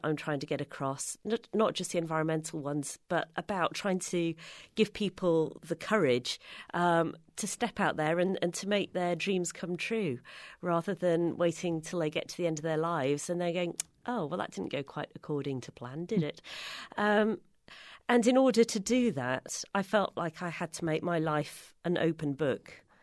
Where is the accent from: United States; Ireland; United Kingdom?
United Kingdom; You know, being British, we don't really like to kind of wash our dirty linen in public, as the phrase goes.